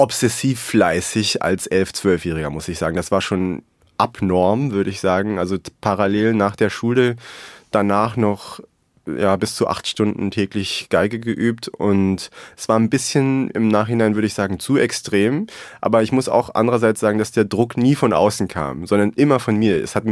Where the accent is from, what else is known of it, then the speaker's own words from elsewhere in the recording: Berlin, Germany; Ich bin ganz kurz vor der Wende geboren in West-Berlin und bin auch zur Grundschule gegangen in West-Berlin.